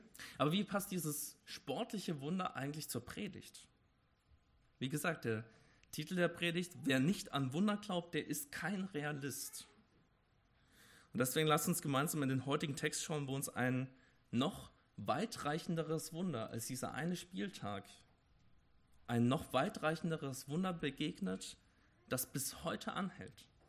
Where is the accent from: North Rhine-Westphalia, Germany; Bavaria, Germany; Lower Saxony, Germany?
Bavaria, Germany; Ich komme ursprünglich aus Oberbayern.